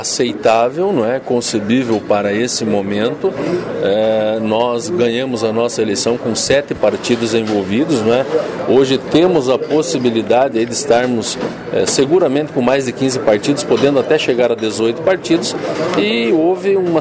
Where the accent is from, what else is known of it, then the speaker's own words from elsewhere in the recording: Francisco Beltrão, Paraná, Brazil; born there; Eu nasci aqui